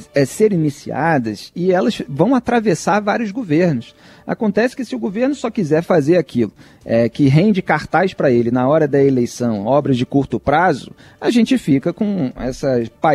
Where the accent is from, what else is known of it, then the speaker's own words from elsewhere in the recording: Rio de Janeiro, Brazil; Eu sinto inveja como carioca